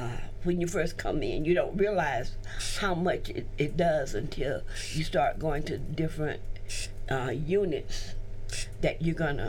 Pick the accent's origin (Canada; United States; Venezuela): United States; Orlando, Florida; I'm from Orlando, Florida.